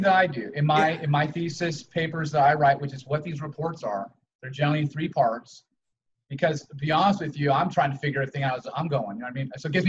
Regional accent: Santa Monica, California, United States; I mean, I grew up in the Santa Monica area in the 80s.

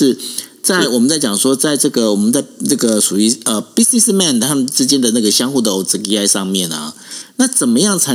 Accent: Taiwan; 我们台湾人其实有时候就是很讲究速度感

